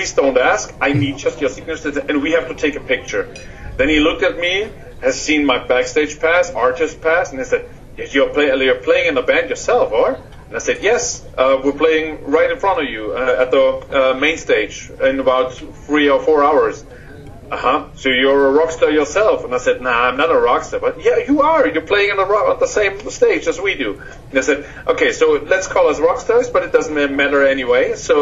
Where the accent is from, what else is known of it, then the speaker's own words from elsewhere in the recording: Stuttgart, Baden-Württemberg, Germany; hometown, Stuttgart, in the south of Germany. The rest of the guys are not from this area, so I can say my hometown.